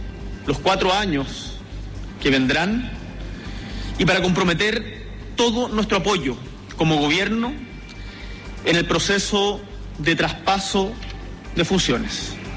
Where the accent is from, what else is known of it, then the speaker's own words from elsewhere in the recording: Chile; Como chilenos y chilenas, tenemos motivos para estar orgullosos de nuestro país